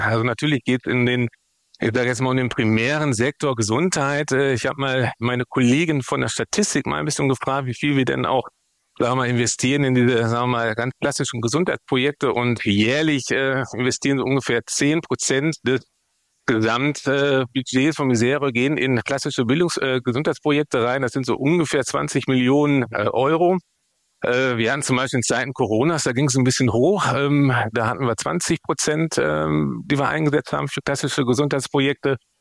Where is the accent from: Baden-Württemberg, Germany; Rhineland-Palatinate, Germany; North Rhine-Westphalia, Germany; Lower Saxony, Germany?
North Rhine-Westphalia, Germany; Bocholt; born there; Ich komme gebürtig aus Bocholt.